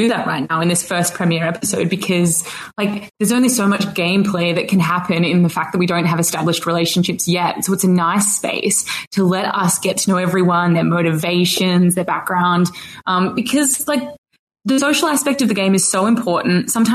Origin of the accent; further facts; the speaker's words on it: Adelaide, South Australia, Australia; I've moved back to my hometown, Adelaide, which is in South Australia, which is great.